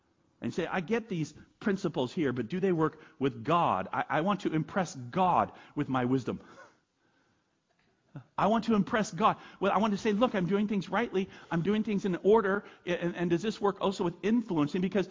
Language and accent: English; United States; That's a tough thing for me to hear as an American.